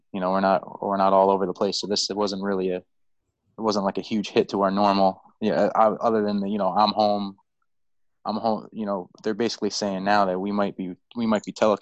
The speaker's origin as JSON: {"language": "English", "region": "New York", "country": "United States", "tie": "born or raised there", "said": "I mean, you know, I'm near Syracuse, so it's I talked to my father the other day, and where I grew up is like near Poughkeepsie, so it's like 70 or 80 miles north of the city."}